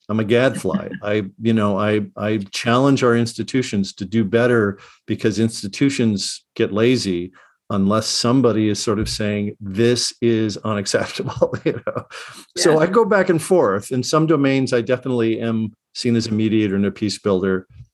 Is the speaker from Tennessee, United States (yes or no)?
no; Chicago, Illinois, United States; I was born in 59, and I grew up in Chicago in the late 60s.